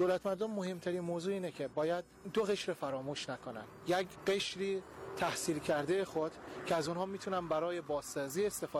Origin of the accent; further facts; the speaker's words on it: Afghanistan; ما هم افغان هستیم